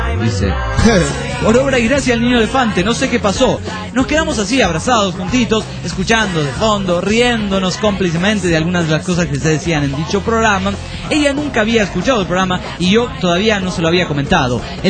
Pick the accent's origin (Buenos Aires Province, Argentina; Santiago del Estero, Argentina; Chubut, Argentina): Chubut, Argentina; Trelew; De donde soy yo.